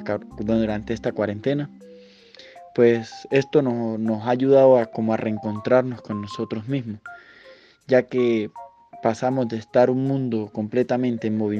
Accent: Venezuela; now in Andorra; tengo 26 años de edad, soy venezolano, en este momento me encuentro residenciado en Andorra.

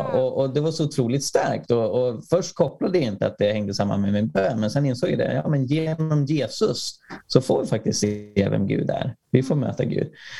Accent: Sweden; När han hör att jag är från Sverige så lyser han upp.

